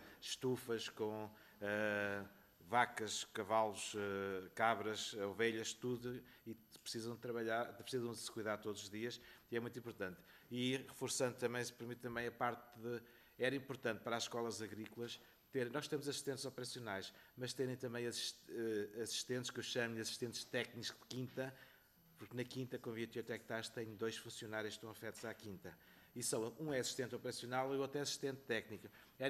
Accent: Alcobaça, Leiria, Portugal; no meu caso, que sou de Alcoaça

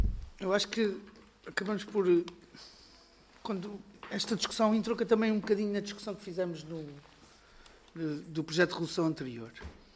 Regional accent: Portugal; eu, enquanto português, tenho orgulho de saber que o meu país é daqueles que anda mais rápido.

